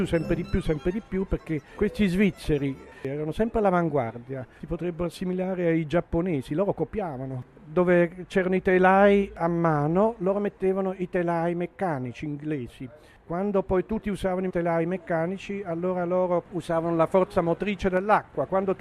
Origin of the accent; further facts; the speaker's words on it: Naples, Campania, Italy; born there; sono nato a Napoli da famiglia svizzera. I … sono emigrati nel Regno delle Due Sicilie nel 1829, fondarono le industrie tessili qua nel meridione. E io sono la quinta generazione